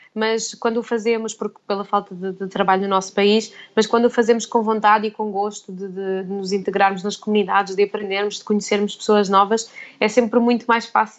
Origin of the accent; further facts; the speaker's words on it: Sines, Alentejo, Portugal; saí de Sines para Évora para estudar, mas de sairmos do país, de estarmos num sítio diferente, onde não conhecemos ninguém, onde não falam a nossa língua